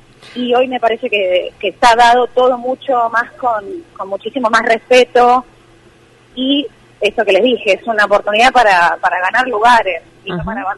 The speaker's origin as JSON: {"language": "Spanish", "town": "Tandil", "region": "Buenos Aires Province", "country": "Argentina", "said": "voy a tirar que soy de Tandil"}